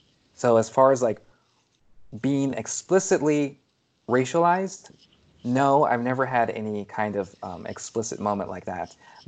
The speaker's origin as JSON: {"language": "English", "country": "United States", "said": "While me being American, I did not have the expectation of being seen as other. I had always been in my community for my entire life."}